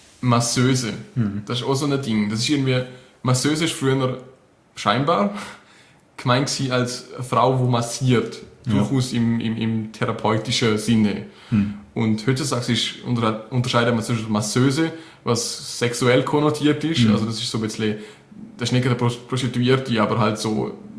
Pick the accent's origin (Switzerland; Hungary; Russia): Switzerland; Ich bin mir nie ganz sicher gewesen, ob das nur als Schweizer so komisch tönt